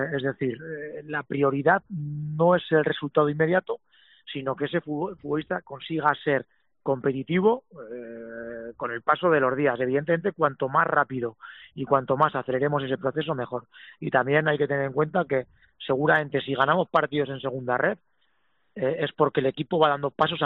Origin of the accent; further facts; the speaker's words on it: Aragon, Spain; Como aragonés y en este caso pues seguidor un poco del Real Zaragoza